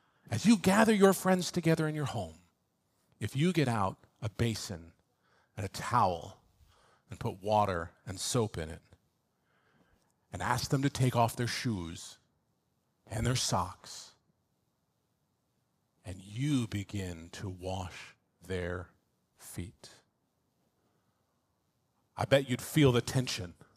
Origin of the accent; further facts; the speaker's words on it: Florida, United States; born there; I was born in South Florida. I should be familiar. I'm not.